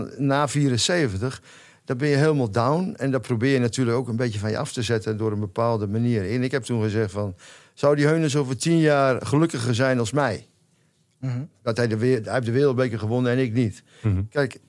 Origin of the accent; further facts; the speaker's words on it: Groningen, Netherlands; Ja, ik ben Groninger